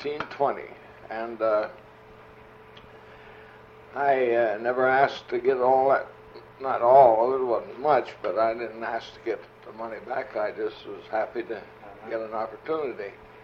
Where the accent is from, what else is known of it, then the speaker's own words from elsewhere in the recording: Mishawaka, Indiana, United States; Well, I was raised in Mishawaka, Indiana. I played, started there playing semi-pro ball.